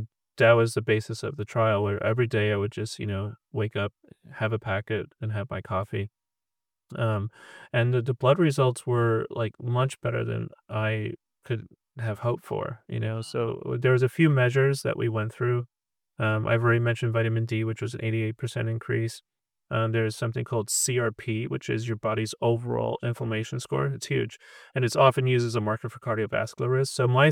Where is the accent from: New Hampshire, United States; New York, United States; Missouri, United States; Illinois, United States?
New York, United States; now in Los Angeles, United States; And as a New Yorker, I live a little bit differently than most people in Los Angeles